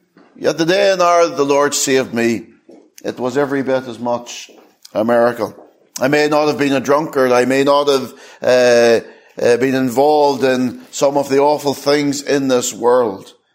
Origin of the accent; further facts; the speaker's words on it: Ireland; as a child, I was brought up in the Church of Ireland.